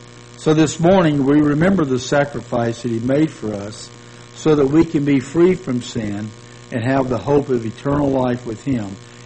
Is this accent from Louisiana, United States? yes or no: yes; Hainesville, Louisiana, United States; As a child growing up in Hainesville, Louisiana, two or three times a week in the evening, he would gather all of us five kids around him at his feet